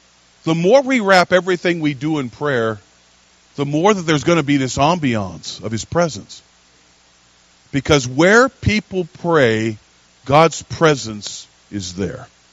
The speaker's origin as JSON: {"language": "English", "town": "Spokane", "region": "Washington", "country": "United States", "said": "I was from the Inland Empire, Pacific Northwest, Washington State, to be specific, the Spokane area, north, near the Idaho border."}